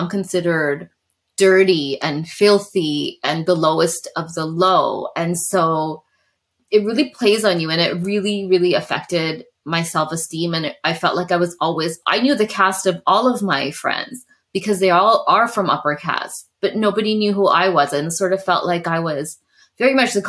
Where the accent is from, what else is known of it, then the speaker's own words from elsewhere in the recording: Canada; also born or lived in England; I have never lived a day in India. I was born in England. I grew up in Canada.